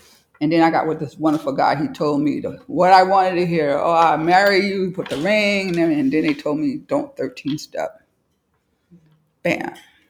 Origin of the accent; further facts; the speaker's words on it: New York, United States; I came from New York, and I was going through some things with family, children.